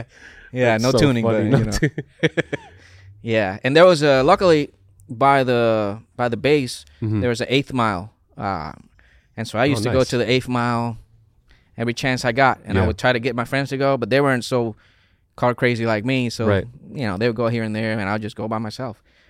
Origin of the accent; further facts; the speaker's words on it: Puerto Rico; English is a second language; moved away as an adult; I'm an island boy. I'm coming from Puerto Rico.